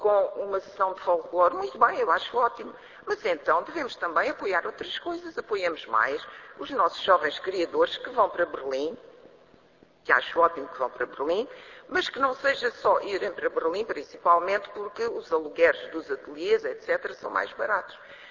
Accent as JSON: {"language": "Portuguese", "country": "Portugal", "said": "nós, enquanto portugueses"}